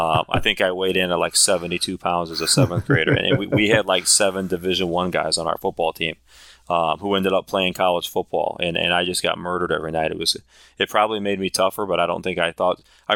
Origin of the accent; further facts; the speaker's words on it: Stowe, Vermont, United States; Well, I grew up in Stowe, and I have to say, Stowe youth basketball was a big thing.